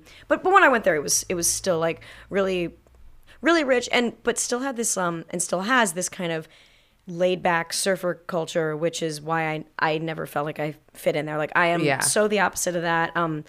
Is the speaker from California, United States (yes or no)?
yes; Manhattan Beach, California, United States; No, I am. I'm from Manhattan Beach, California.